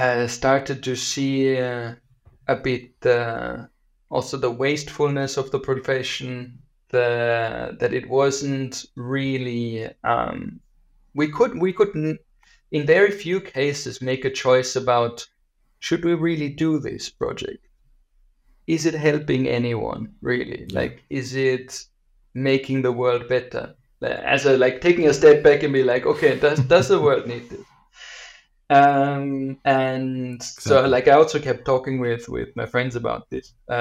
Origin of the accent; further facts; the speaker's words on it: Austria; English is a second language; I am from Austria, from a really small place.